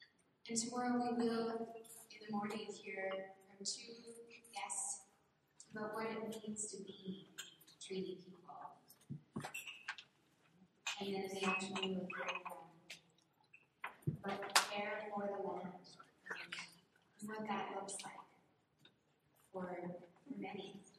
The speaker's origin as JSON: {"language": "English", "country": "United States", "said": "I am from Muscogee's territory, from the Lakota tribe"}